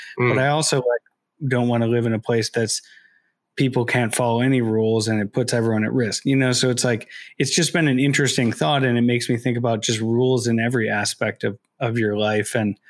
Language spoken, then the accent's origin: English; United States; And I think as an American, and when you first see that, it's hard to understand.